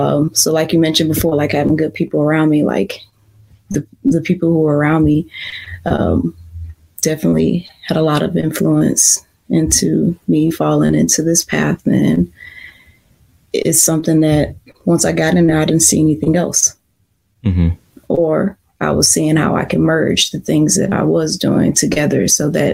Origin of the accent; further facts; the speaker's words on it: St. Louis, Missouri, United States; like she's from Tahiti, I'm from St. Louis